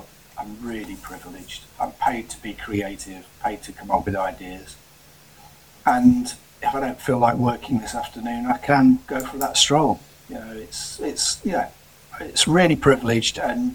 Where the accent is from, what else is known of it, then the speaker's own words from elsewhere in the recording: Derby, East Midlands, United Kingdom; I'm originally from the Midlands, from Derby. I was born and bred in Derby.